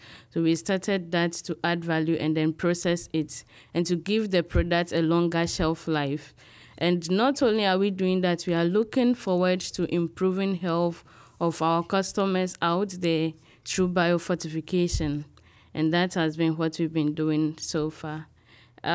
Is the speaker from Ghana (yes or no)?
yes; Ghana; I'm from Ghana. And Ghana is actually the gateway to Africa.